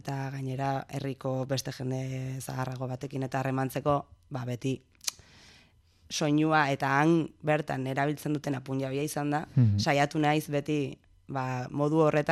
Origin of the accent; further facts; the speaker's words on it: Pamplona, Navarre, Spain; born there; Ni Iruñan jaio nintzen, eta nire ama Gipuzkoarra da, nire aita indiarra da, eta ni Nafarra naiz.